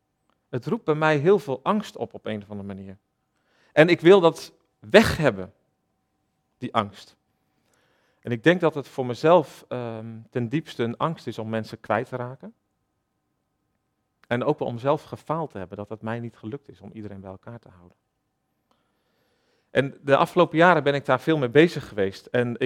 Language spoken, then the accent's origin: Dutch; Holte, Overijssel, Netherlands; Ik ben zelf opgegroeid in Holte, in Overijssel, misschien bekend voor sommigen van jullie.